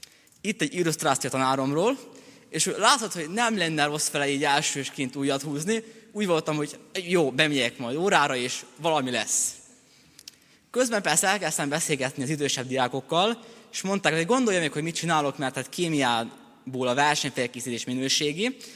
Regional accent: Kanizsa, Vojvodina, Serbia; born or raised there

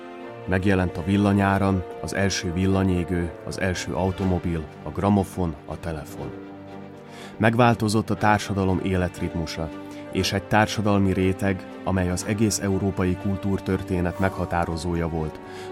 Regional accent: Southern Slovakia, Slovakia; Dél-Szlovákiából származom.

